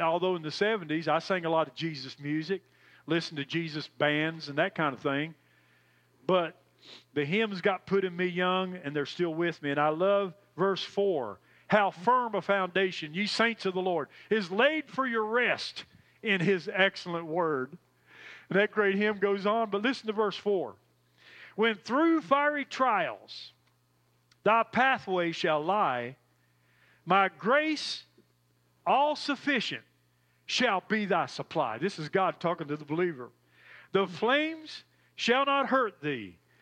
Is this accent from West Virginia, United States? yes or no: yes; Bluefield, West Virginia, United States; I grew up in the Appalachian, Southern Appalachian Mountains on the Virginia, Kentucky, and West Virginia border, actually in the Bluefield area in West Virginia.